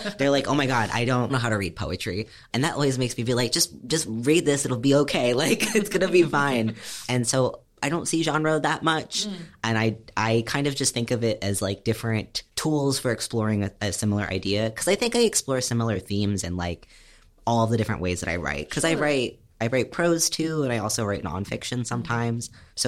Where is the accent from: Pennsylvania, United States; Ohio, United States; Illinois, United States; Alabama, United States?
Pennsylvania, United States; Kutztown; And I grew up in Kutztown.